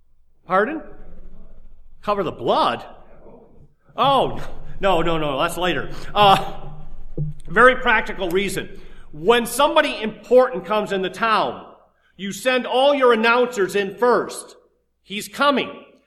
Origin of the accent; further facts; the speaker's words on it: Detroit, Michigan, United States; Now, I'm from Detroit. Maybe that's my perspective on things.